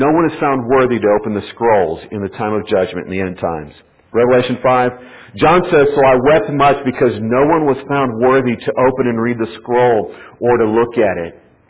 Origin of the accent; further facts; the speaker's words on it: Texas, United States; I can deal with a little bit of heat. I'm from Texas.